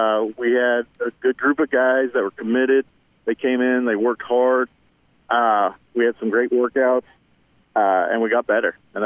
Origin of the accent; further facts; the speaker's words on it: El Dorado Springs, Missouri, United States; I grew up in El Dorado Springs, Missouri, and I played high school ball there.